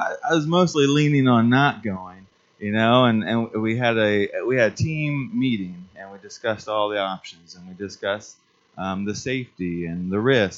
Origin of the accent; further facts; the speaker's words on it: Loudonville, Ohio, United States; I'm from Loudonville, Ohio. So I don't know, you know, it's Mohican country. So it's probably like 30 minutes away from here. So that's where I'm born and raised.